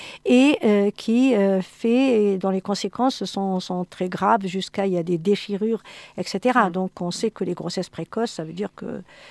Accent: France; même chez nous, en France

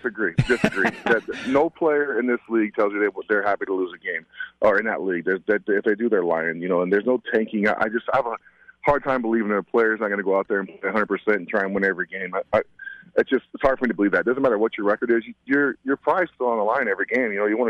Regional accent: New Mexico, United States; You know, when you get there, I grew up in New Mexico, so I didn't know a lot about the Bears when I got there.

